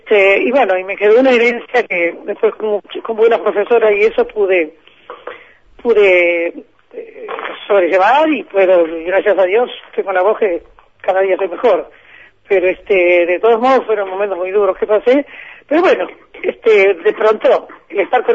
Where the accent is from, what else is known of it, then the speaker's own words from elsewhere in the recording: Argentina; como cantante argentina, soy una privilegiada.